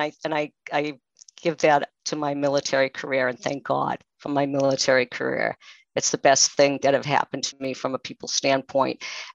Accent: Massachusetts, United States; So I don't know, could you tell from the accent? I am from Massachusetts. I am originally from Massachusetts and I went in the military in the 70s

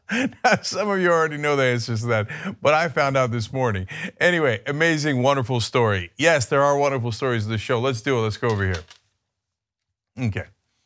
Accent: United States; I'm an American person.

